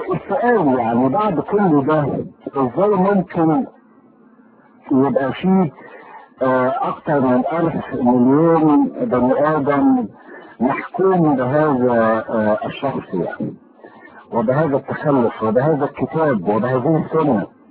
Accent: Egypt; وبالذات بتكلم على بلدنا مصر

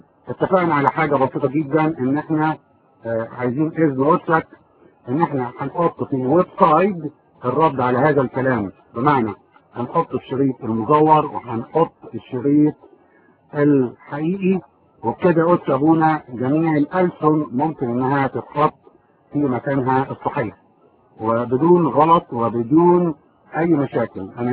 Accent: Egypt; زي ما بيقولوا عندنا في مصر

